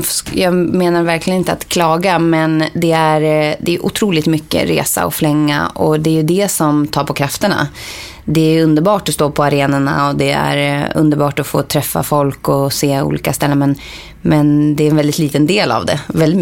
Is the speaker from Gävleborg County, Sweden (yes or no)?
yes; Sandviken, Gävleborg County, Sweden; när jag är hemma i Sandviken